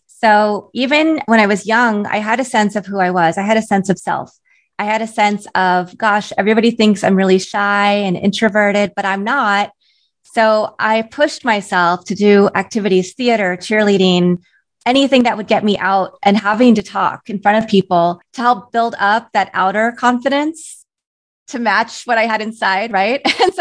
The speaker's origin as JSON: {"language": "English", "region": "Kansas", "country": "United States", "tie": "born or raised there", "said": "I think growing up, I grew up in Kansas, not a lot of Asian faces, not a lot of half Asians"}